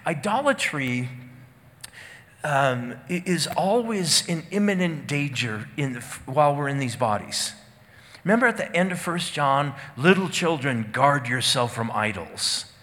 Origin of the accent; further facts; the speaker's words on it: Minnesota, United States; I mean, I'm originally from Minnesota, and this is crazy cold.